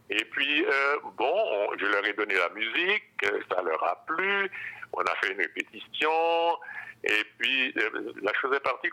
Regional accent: Haiti; now in France; quand j'ai quitté Haïti, quand je suis allé en France, j'ai continué dans cette lancée de musique populaire aussi

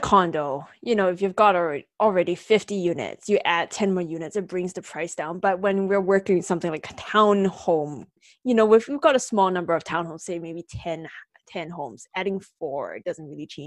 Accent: Singapore; born there; so I was born in Singapore and the entire island is covered in apartment buildings.

